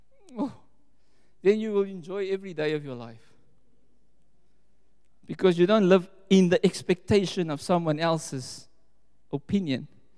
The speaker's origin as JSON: {"language": "English", "town": "Mitchell's Plain", "region": "Western Cape", "country": "South Africa", "tie": "born or raised there", "also_born_or_lived": "Stellenbosch", "said": "There's more to me than just, I'm coming from Mitchell's Plain, born in Stellenbosch. This is my history."}